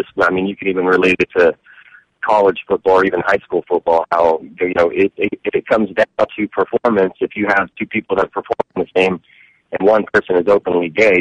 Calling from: Houston, Texas, United States; from Houston, Texas.

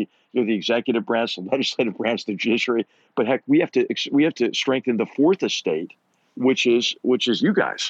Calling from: Palo Alto, California, United States; And I'm speaking from Palo Alto, right?

